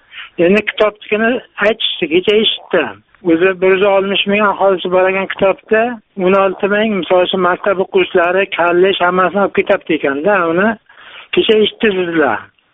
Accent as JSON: {"language": "Uzbek", "town": "Shahrisabz", "region": "Qashqadaryo Region", "country": "Uzbekistan", "said": "Men Qashqadaryo viloyatida. Men Shahrisabzdan. Men oddiy ishchimanda."}